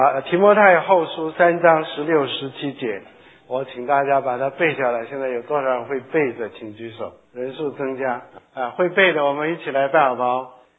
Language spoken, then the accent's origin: Chinese; China